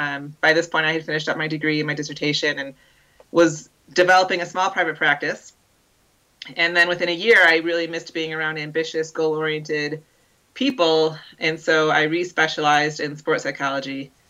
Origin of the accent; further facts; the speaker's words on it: Illinois, United States; But I'm going to race my bike for a while, which growing up outside of Chicago was not something you would hear too often.